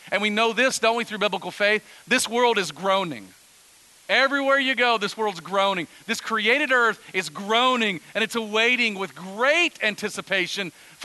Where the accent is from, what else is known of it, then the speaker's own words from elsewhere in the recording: United States; Listen, I am as much American as there is. I love this nation that we live in.